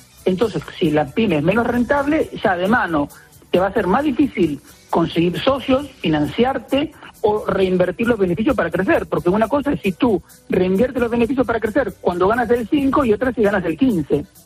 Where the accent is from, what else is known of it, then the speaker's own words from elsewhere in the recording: Buenos Aires, Argentina; now in Spain; Yo soy un español de Buenos Aires.